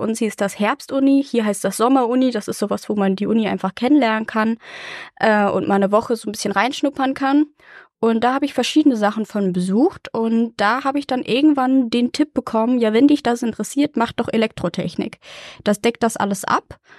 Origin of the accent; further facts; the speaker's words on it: Lower Saxony, Germany; Ich komme aus Niedersachsen, da gibt es ein paar andere Schulfächer als hier in NRW.